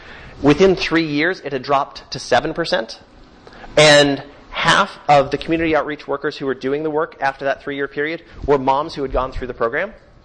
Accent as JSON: {"language": "English", "town": "Fargo", "region": "North Dakota", "country": "United States", "tie": "born or raised there", "said": "There's another site in the works in my hometown of Fargo, North Dakota, which I hope will take off soon."}